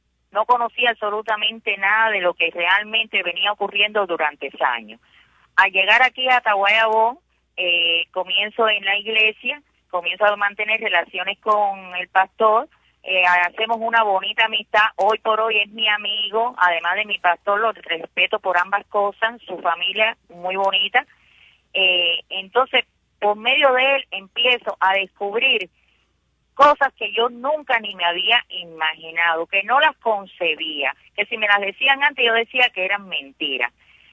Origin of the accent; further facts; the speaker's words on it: Havana, Cuba; moved away; por qué vine de La Habana para acá